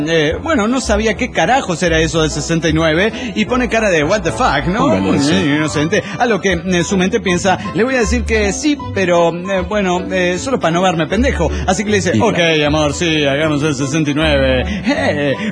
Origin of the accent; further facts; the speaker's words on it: Monterrey, Nuevo León, Mexico; Hola, ¿qué tal, amigos? … de Monterrey, Nuevo León, México.